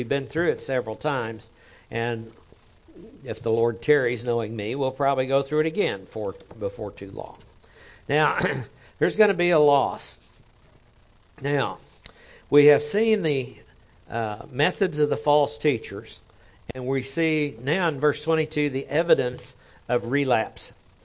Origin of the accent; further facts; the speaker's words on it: Oklahoma, United States; accent: Oklahoma; I'm from Oklahoma. Wallowing. Kind of like Washington instead of Washington. I mean, that just kind of goes with the Oklahoma accent.